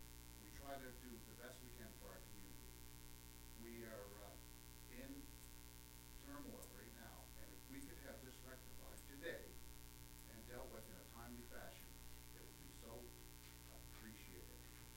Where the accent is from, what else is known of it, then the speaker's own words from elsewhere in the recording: Liverpool, New York, United States; Kathy and I, my wife Kathy, we were born and raised in Liverpool. This is our home. We've lived here all our lives.